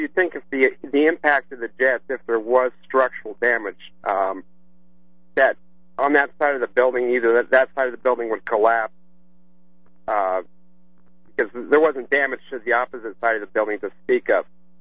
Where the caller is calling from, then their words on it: Colorado, United States; Colorado.